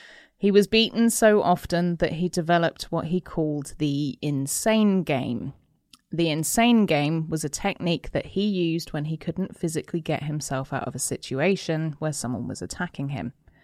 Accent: South East England, United Kingdom; I then had to change schools in little school, and I got called … because they said my accent was very posh because I came from Surrey.

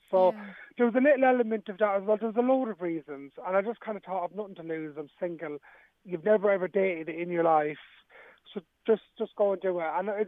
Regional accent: Ballymun, Leinster, Ireland; Like, I grew up in Ballymun and then, you know, went over

